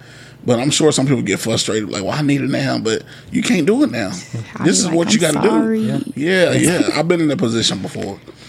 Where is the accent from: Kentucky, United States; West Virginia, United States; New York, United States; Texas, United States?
Kentucky, United States; Radcliff; When I come to Bowling Green, Kentucky, I'm from Radcliffe.